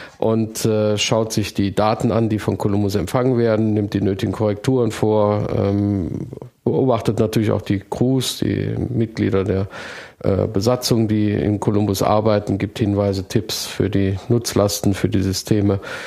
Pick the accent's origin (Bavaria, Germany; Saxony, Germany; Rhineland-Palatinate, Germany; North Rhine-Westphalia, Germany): North Rhine-Westphalia, Germany; Mönchengladbach; in der Stadtbibliothek in Mönchengladbach, wo ich herkomme